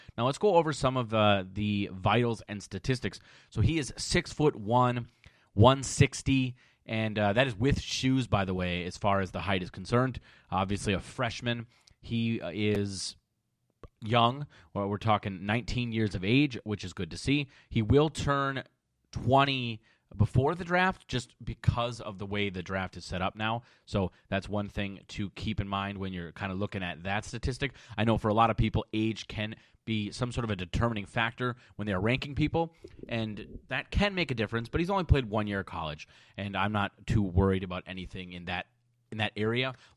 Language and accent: English; Minnesota, United States; I will say I'm from Minnesota.